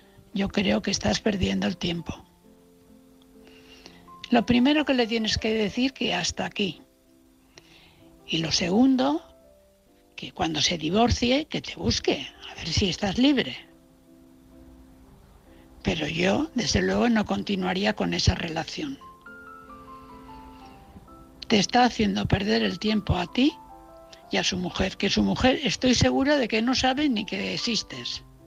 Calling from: Valencia, Valencian Community, Spain; de Valencia.

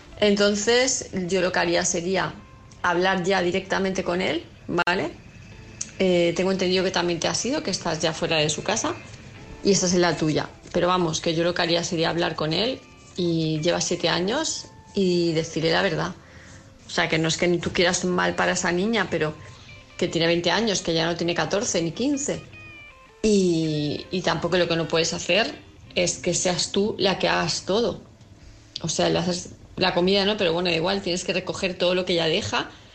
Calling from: Palma, Balearic Islands, Spain; de Palma de Mallorca

